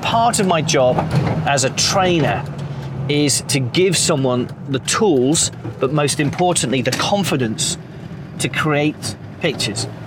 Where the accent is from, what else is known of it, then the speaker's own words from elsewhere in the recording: Wales, United Kingdom; I grew up in North Wales